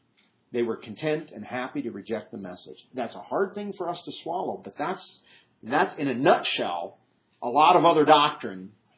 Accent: Iowa, United States; see, I growing up in Iowa, I didn't relate to this because Iowa's not dusty.

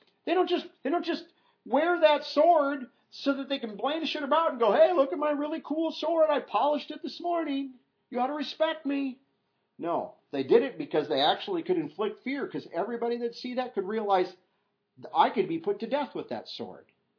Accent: Midwest, United States; Christians where I grew up back in the Midwest

